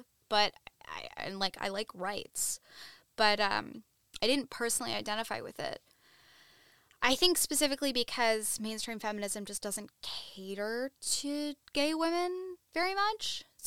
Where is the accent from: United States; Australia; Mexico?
United States; Northeast; I'm a lesbian living in New York City. I'm in my 20s. I have always been left liberal. I grew up in the Northeast